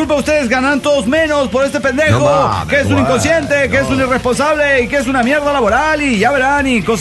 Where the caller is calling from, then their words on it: Guadalajara, Jalisco, Mexico; de Guadalajara, Jalisco, México.